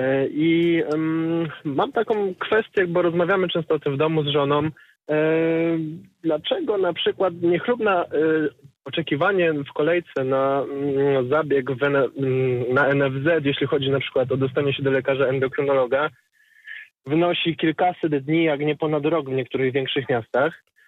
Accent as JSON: {"language": "Polish", "town": "Wrocław", "region": "Lower Silesian Voivodeship", "country": "Poland", "said": "na całe województwo dolnośląskie, bo jesteśmy z Wrocławia"}